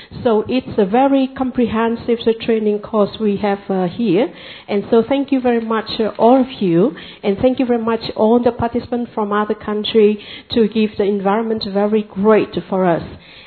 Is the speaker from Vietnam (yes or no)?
yes; Vietnam; I'm from Vietnam.